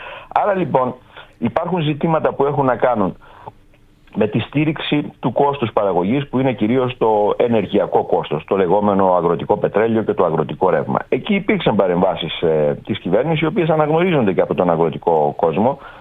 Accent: Larissa, Thessaly, Greece; στην πατρίδα μου, στη Λάρισα

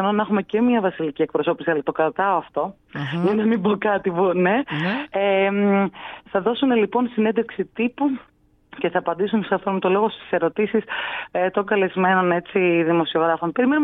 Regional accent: Rhodes, South Aegean, Greece; Είναι και η πρωτεύουσα των Δωδεκανήσων. Ήθελα να κάνω κάτι που, εν πάση περιπτώσει, να δώσω πίσω στον τόπο μου.

